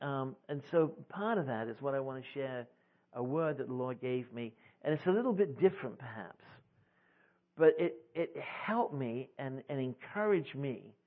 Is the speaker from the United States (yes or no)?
no; England, United Kingdom; I kind of like the New Living Translation, even though I'm English.